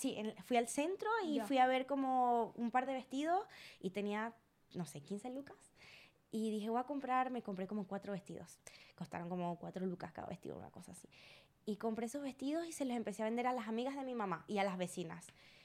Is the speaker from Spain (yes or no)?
no; Venezuela; now in Chile; llegué tenía 17 y ahora tengo 22. Y siento que como que mi vida de adulta comenzó en Chile. Como que siento que mi vida de chica o de niña fue en Venezuela